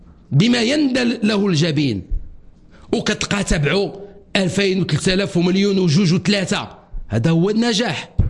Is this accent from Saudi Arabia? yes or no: no; Morocco; كمغربي عنده غير على بلاده فقط على التمغربيه ديالو